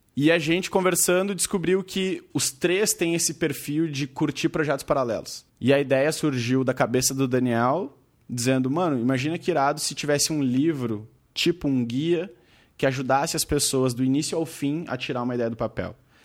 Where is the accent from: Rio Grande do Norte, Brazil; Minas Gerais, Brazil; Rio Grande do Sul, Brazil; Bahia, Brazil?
Rio Grande do Sul, Brazil; Porto Alegre; eu venho de Porto Alegre